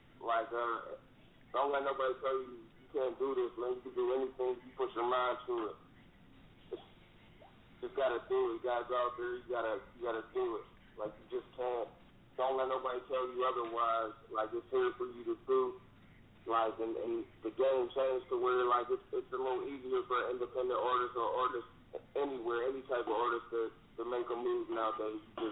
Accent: Manassas, Pennsylvania, United States; I'm from Manassas, Pennsylvania, right outside of Pittsburgh.

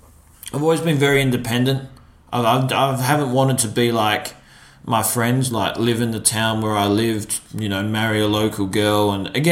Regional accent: Australia; now in Los Angeles, United States; Like being in Australia, being so far away from Hollywood, America, LA.

